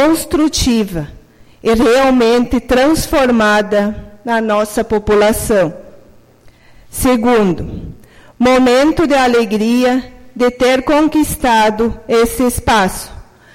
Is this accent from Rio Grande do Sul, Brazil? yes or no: yes; Arroio do Tigre, Rio Grande do Sul, Brazil; Sou natural de Arroio do Tigre.